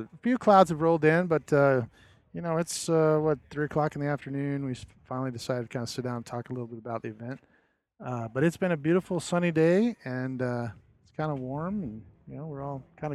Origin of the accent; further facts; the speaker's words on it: Arizona, United States; from Arizona